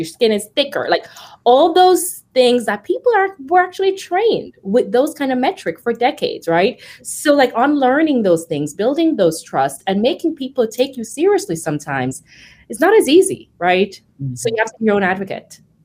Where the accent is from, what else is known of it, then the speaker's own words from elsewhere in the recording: Jamaica; I'm originally from Jamaica